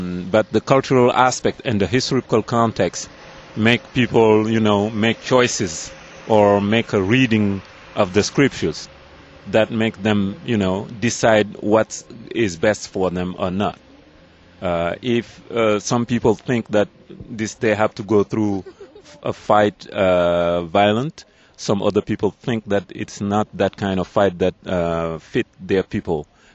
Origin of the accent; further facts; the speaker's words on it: Senegal; I'm coming from Senegal, West Africa.